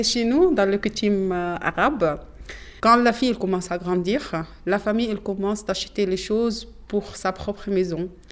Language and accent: French; Esna, Luxor Governorate, Egypt; Je viens de Sud d'Égypte, dans une petite ville qui s'appelle Esna, entre Louxor et Aswan.